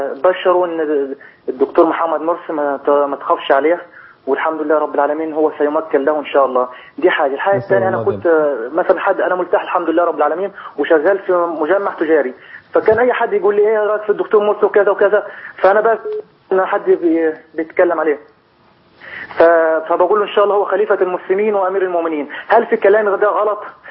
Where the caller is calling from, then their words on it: Kuwait; والله أنا دلوقتي أنا بكلمك حضرتك من الكويت